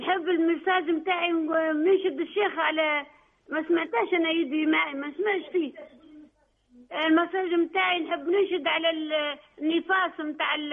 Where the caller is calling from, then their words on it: France; انا في فرنسا